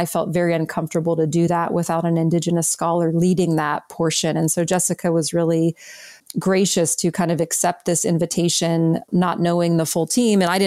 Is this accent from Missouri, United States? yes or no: no; Pittsburgh, Pennsylvania, United States; I'm from Pittsburgh. We were told not really to eat fish when I was growing up because of all the industrial pollution.